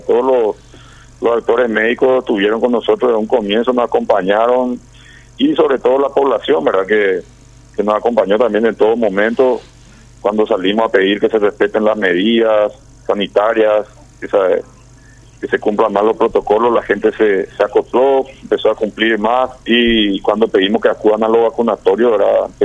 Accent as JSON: {"language": "Spanish", "region": "Asunción", "country": "Paraguay", "tie": "born or raised there", "lives_now": "Encarnación, Paraguay", "said": "yo soy natural de Asunción, pero ahorita puede ser de corazón. Desde el 2000 que estoy por acá, ¿verdad?"}